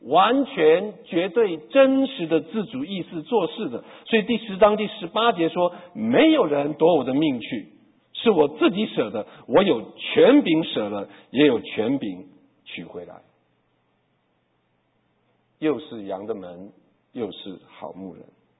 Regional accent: China; 或者我们中国人说鸡与鸡蛋哪个先来

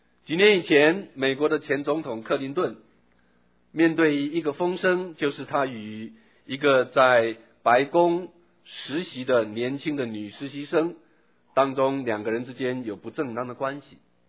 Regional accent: China; 我们中国人有一句话说，人活得好好的何必自找罪受

